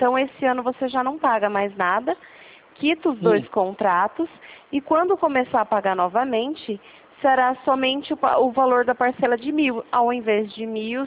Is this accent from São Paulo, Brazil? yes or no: yes; Presidente Prudente, São Paulo, Brazil; Eu sou aqui de Presidente Prudente.